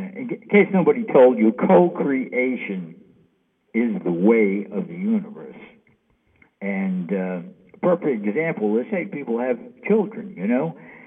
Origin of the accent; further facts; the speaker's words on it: New York, United States; hey, I'm from New York, doing a show out of New York, you know, in New York.